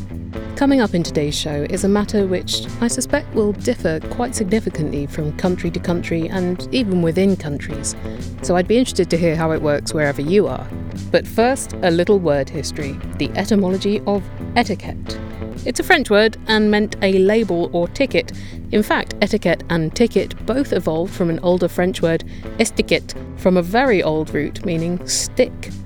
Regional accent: England, United Kingdom; Growing up in England, reading American books and watching American films and TV, I deduced that pants, biscuit, chips and fanny don't mean the same in the US as they did at home.

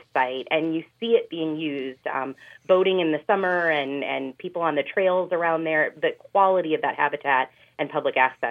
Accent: Chicago, Illinois, United States; because I'm a Chicagoan, but love coming down there all the time.

